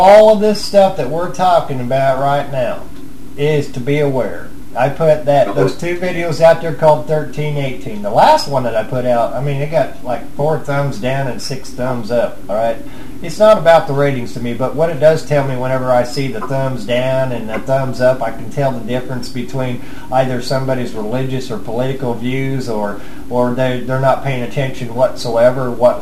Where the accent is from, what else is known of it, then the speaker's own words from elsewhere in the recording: United States; I live in America. I'm an American.